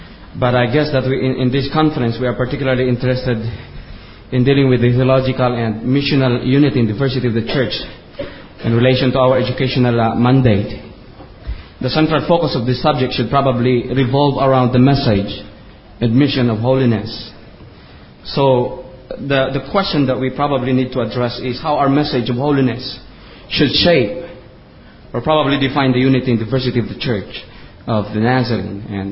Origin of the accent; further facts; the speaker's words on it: Philippines; I'm from the Philippines.